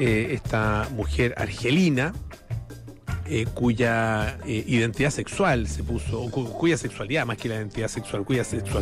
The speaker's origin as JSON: {"language": "Spanish", "country": "Chile", "said": "No somos muchos los chilenos"}